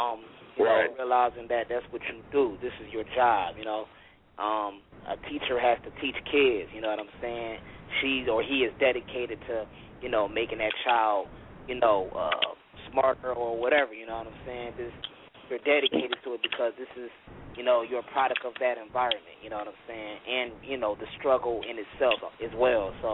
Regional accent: Detroit, Michigan, United States; man, live from Detroit City, man, West Side, born

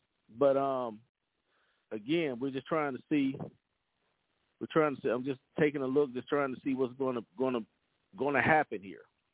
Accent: Louisiana, United States; I'm from Louisiana, so congratulations to my Louisiana State brother

